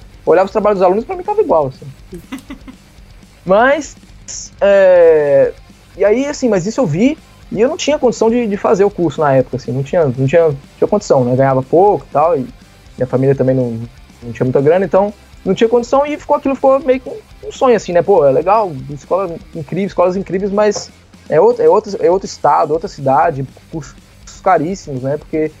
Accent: Minas Gerais, Brazil; Eu sou de Minas Gerais, né? Então eu sou mineiro.

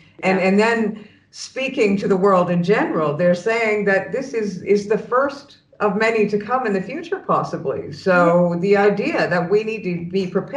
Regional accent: Canada; Well, I mean, to be honest with you, being Canadian, you know, any restaurant that you go into

